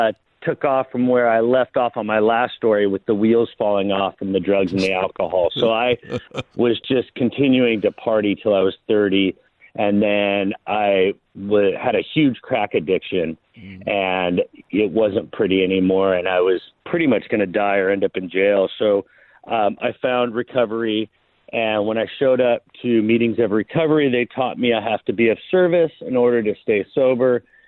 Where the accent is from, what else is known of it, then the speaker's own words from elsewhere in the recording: Long Beach, California, United States; I'm a native Angeleno, grew up in Long Beach, the LBC, went to school.